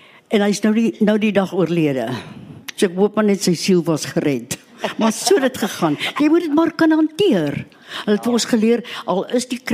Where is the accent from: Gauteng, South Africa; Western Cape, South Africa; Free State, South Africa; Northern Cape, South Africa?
Western Cape, South Africa; Cape Town; Dit is vreselik, ek kom van die Kaap af.